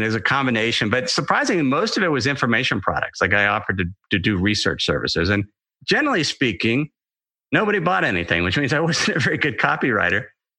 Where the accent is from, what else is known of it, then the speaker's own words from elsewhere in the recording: Ohio, United States; I grew up in Ohio and I was a single family household.